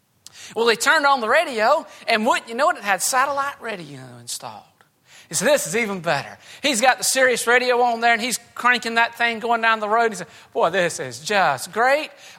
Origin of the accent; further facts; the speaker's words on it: Georgia, United States; accent: South Georgia; And they were laughing at my South Georgia accent.